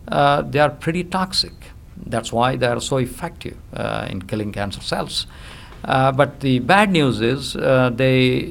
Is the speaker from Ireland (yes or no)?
no; India; now in United States; When I was growing up in India, it was there in my DNA, literally.